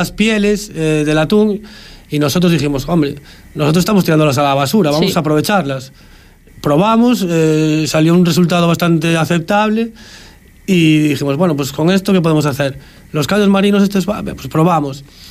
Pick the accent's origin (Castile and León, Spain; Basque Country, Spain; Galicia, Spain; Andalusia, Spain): Galicia, Spain; En mi caso, siendo gallego